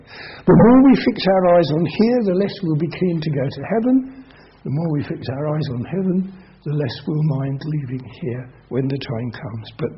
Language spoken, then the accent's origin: English; United Kingdom; We would say that we're British and we'd be happy to be British.